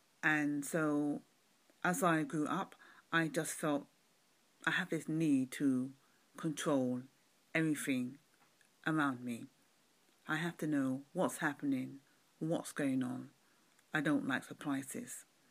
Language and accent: English; London, United Kingdom; from London, UK.